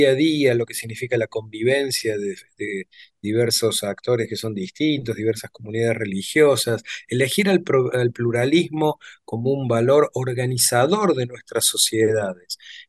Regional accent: Argentina; los judíos argentinos somos argentinos

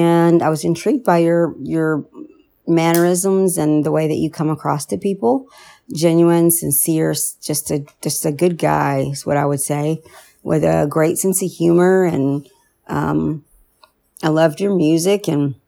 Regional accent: Alabama, United States; also born or lived in New Mexico / Pennsylvania; But I lived in New Mexico, Pennsylvania, and now I live in Alabama, which is my hometown.

